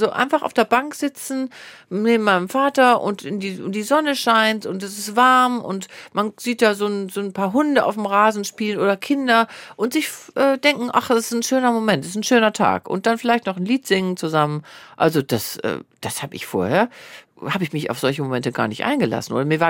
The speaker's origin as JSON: {"language": "German", "town": "Wuppertal", "region": "North Rhine-Westphalia", "country": "Germany", "said": "Ich komme aus Wuppertal."}